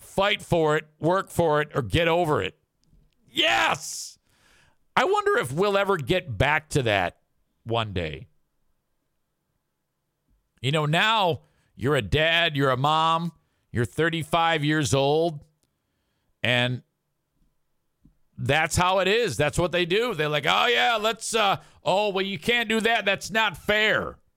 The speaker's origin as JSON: {"language": "English", "town": "Jenison", "region": "Michigan", "country": "United States", "tie": "born or raised there", "said": "when growing up in Jenison"}